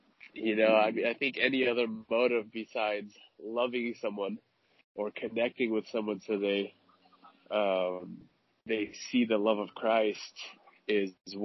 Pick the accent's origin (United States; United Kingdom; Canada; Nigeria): United States; California; now in Seattle, United States; But I grew up in California, grew up in a very loving family.